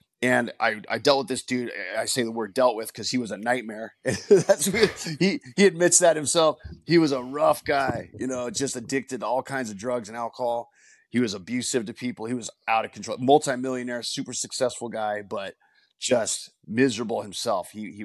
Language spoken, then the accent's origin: English; Los Angeles, California, United States; So I'm from Los Angeles. I'm a fourth generation LA guy, which is unheard of these days.